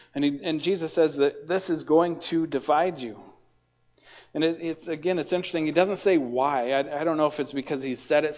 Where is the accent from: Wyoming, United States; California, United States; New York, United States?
Wyoming, United States; Sundance; but I went back to my hometown of Sundance, Wyoming, and I was with some of my buddies that I used to party with and run around with and do different things